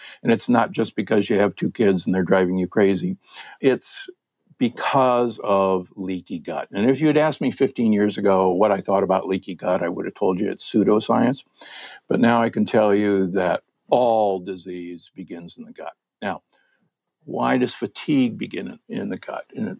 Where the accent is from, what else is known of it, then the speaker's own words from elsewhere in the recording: Omaha, Nebraska, United States; And don't get me wrong, I'm from Omaha, Nebraska, the corn huskers.